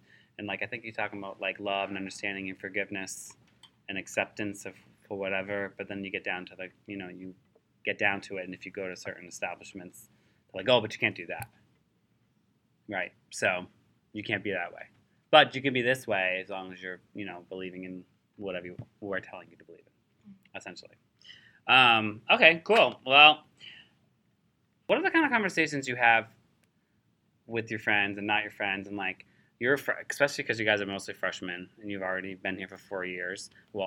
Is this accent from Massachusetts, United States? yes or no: yes; Massachusetts, United States; Not from here. I'm from Massachusetts.